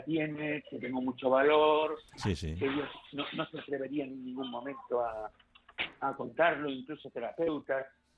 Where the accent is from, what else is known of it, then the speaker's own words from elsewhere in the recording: Galicia, Spain; Yo, bueno, soy gallego y siendo gallego soy especialmente individualista